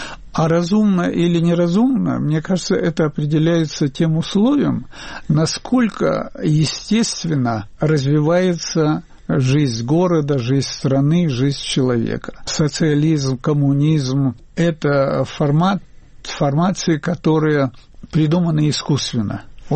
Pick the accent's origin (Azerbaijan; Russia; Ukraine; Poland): Azerbaijan; азербайджанец, имя азербайджанское, то отказываться от этого я не собираюсь, не хочу